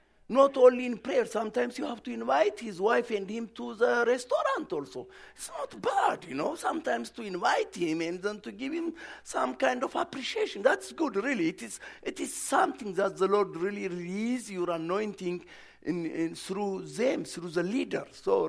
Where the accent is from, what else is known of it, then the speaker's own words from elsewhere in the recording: Ethiopia; English is a second language; now in United States; Okay, you know, I came from Ethiopia. This is really for Americans. It's not really for me